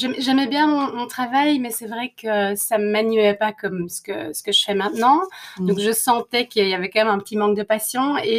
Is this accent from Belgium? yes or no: yes; Flanders, Belgium; now in Netherlands; Alors, déjà, je suis belge. Je parle français, mais en fait, je suis flamande au départ.